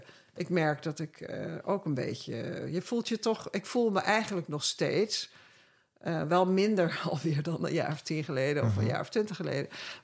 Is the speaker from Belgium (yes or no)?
no; Kenya; Ik bedoel, bij ons in Kenia... De wilde dieren liepen bij ons in de tuin, bij wijze van spreken. Ja. We woonden tegenover een wildpark.